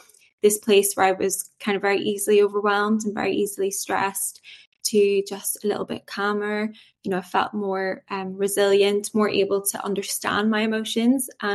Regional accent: Derry, Northern Ireland, United Kingdom; Yes, I'm from Derry, which everyone seems to know of now

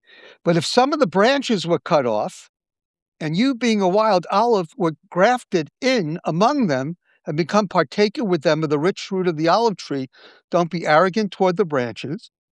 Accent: Brooklyn, New York, United States; And now, I am from Brooklyn. So when I start talking about horticultural issues, take it with a grain of salt.

